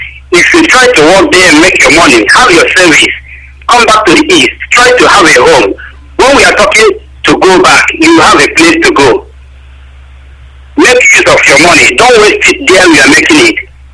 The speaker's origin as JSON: {"language": "English", "region": "Imo", "country": "Nigeria", "lives_now": "Thailand", "said": "I'm from Imo State, residing in Thailand."}